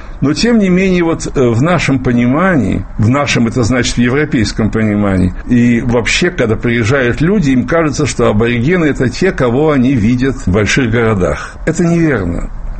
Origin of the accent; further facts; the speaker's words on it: Russia; И я из России, и я из той нашей России, твердокаменной, коммунистической. Пускай я из Белграда прилетел, но тем не менее это было то время.